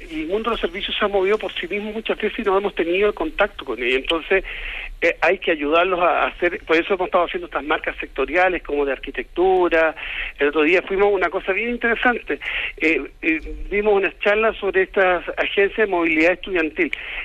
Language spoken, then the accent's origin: Spanish; Magallanes and Chilean Antarctica, Chile; soy magallánico de origen, así que imaginarás que el tema regional para mí va en mi ADN